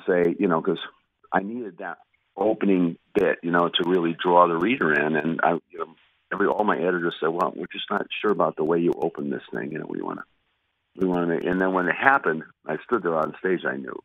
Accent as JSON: {"language": "English", "town": "Chicago", "region": "Illinois", "country": "United States", "tie": "born or raised there", "said": "I would tell him all these stories about growing up in Chicago and, the funny stuff and the tragedy."}